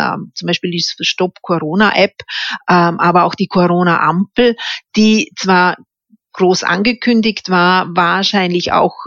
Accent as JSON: {"language": "German", "region": "Vorarlberg", "country": "Austria", "said": "dass ich als Vorarlbergerin"}